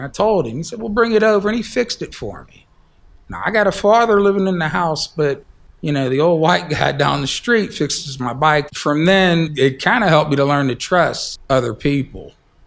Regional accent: Pittsburgh, Pennsylvania, United States; I've lived in Penn Hills for approximately 20 years. Well, we grew up in Homewood. We also had a house in Garfield.

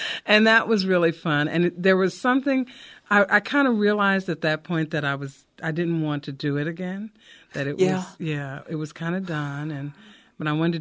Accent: Dixon, Tennessee, United States; I took it down to my hometown, Dixon, Tennessee, to a big performance venue outside. That's because Dixon's near Nashville.

